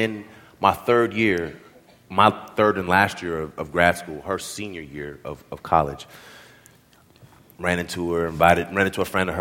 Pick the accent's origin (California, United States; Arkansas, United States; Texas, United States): California, United States; Like, I'm from the Bay Area, so like that.